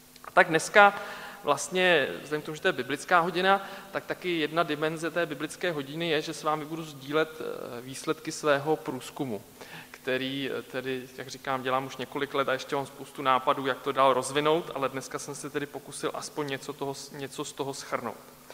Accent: Krkonoše, Czechia; Já jsem z Krkonoš, tak tam byly taky období

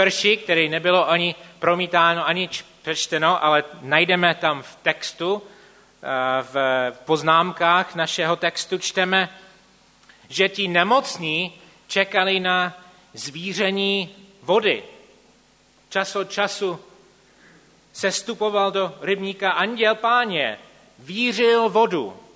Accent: Canada; now in Prague, Czechia; já jsem původně z Kanady

